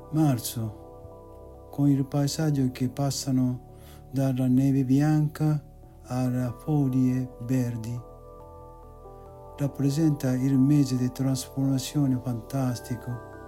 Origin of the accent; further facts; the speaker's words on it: Japan; Italian is a second language; moved away as an adult; also born or lived in Mexico; now in Milan, Italy; Sono un giapponese che è uscito dal Giappone passando per il Messico e arrivato a Milano.